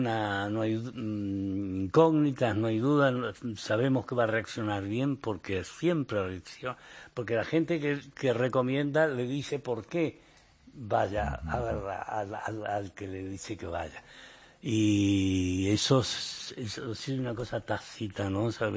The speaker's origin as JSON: {"language": "Spanish", "country": "Argentina", "said": "Tomo mate, que soy argentino."}